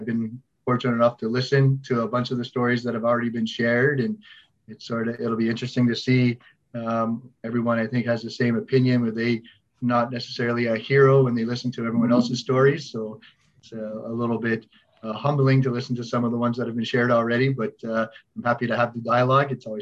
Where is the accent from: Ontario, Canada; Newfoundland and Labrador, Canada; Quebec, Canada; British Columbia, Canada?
Newfoundland and Labrador, Canada; Goose Bay; So I grew up in Labrador, fly in, fly out community in Goose Bay, and I was your standard rink rat.